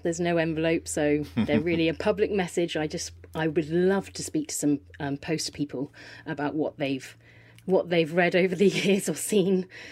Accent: Poole, South West England, United Kingdom; also born or lived in London; I was born in Poole Hospital, grew up down here, and after university and living here for a bit, I moved to London for 13 years. And I think lockdown was the time where I had a think about where I wanted to be. And I came back to where I'm from.

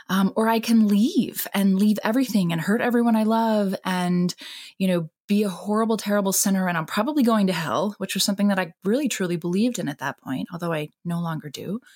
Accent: Japan; My parents are actually Christian missionaries. So wow. I grew up in Japan, steeped in religion.

